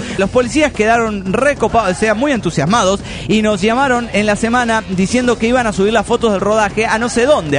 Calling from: Ecatepec, State of Mexico, Mexico; soy de PEM de Catepec, México.

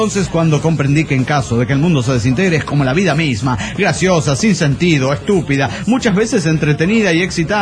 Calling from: Calchaquí, Santa Fe, Argentina; de Calchaquí, Argentina.

